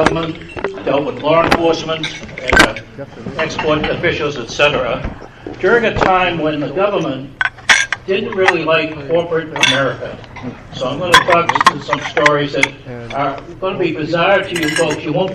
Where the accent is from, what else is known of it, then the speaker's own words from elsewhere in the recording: United States; I'm an American, and I was given permission.